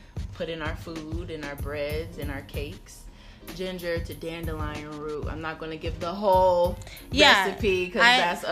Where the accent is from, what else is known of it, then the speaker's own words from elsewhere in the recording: Cleveland, Ohio, United States; I started it because originally I'm from Cleveland.